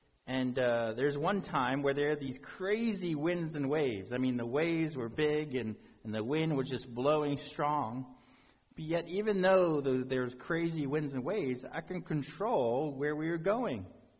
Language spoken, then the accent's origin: English; Pennsylvania, United States; I'm from Lancaster County, and if you know anything about Lancaster, there's a lot of Amish.